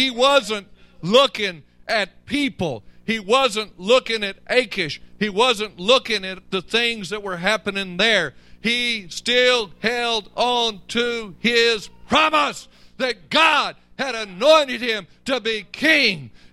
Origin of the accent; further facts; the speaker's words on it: Sherman, United States; I remember I grew up in Sherman